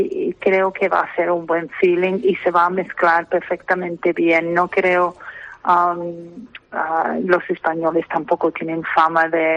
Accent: United Kingdom; Spanish is a second language; Es un poco dividido para mí porque soy británica claramente

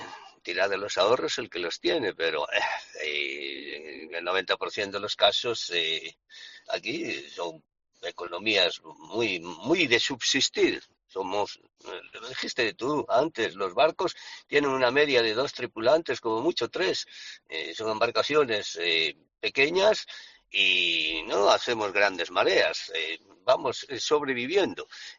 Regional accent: Bueu, Galicia, Spain; pues en un pueblo pequeño como el mío, que yo soy patrón mayor de Bueu

